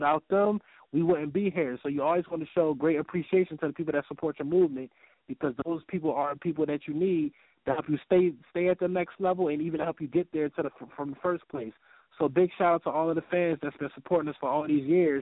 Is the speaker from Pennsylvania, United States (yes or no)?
yes; Philadelphia, Pennsylvania, United States; Of course, growing up in Philly, you know, you used to watch battles all the time.